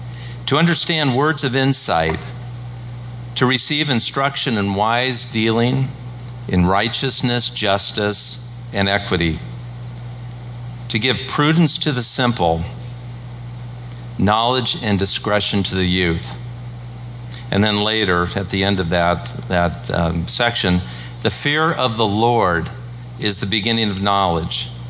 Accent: California, United States; I was raised here in the Bay Area, and I was raised in a Catholic family.

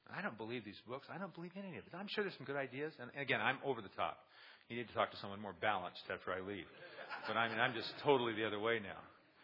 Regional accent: La Puente, California, United States; It was in a little Baptist church I grew up in La Puente, California, a little town east of L.A.

